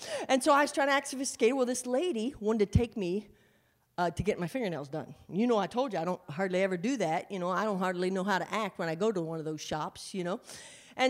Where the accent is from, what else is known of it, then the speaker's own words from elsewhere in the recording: Indiana, United States; I was driving through this in Indiana, my home state, my home area.